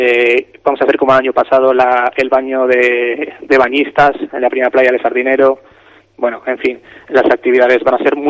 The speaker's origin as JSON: {"language": "Spanish", "town": "Santander", "region": "Cantabria", "country": "Spain", "said": "Los que somos de Santander estamos ya más acostumbrados"}